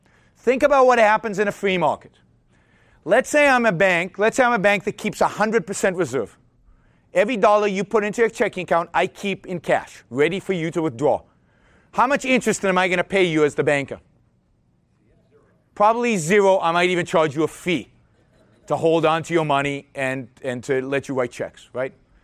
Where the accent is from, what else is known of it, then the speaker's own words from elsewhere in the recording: California, United States; I'm from California, so $1 million is like buys you a little home.